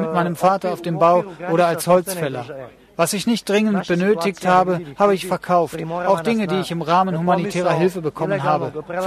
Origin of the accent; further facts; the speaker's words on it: Pristina, Kosovo; also born or lived in Novi Sad, Serbia; Ich bin geboren in Pristina, wo ich bis zu meinem 6. Lebensjahr gewohnt habe. Dann zogen wir nach Novi Sad, aber meine Eltern verkauften ihr Haus und 1997 zogen wir wieder nach Kosovo.